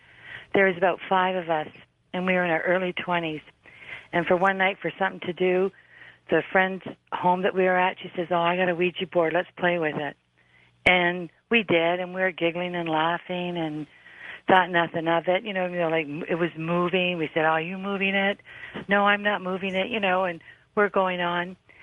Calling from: Windsor, Ontario, Canada; from Windsor, Ontario.

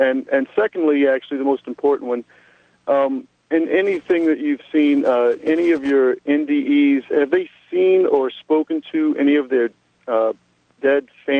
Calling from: Marrero, Louisiana, United States; I'm from Marrero, Louisiana.

